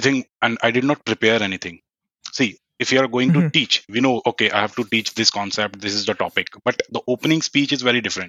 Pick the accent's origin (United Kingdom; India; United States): India; New Delhi, Delhi; I was born and brought up in New Delhi, I was born in a very middle-class family. We were not very rich, like we were very constrained in terms of money.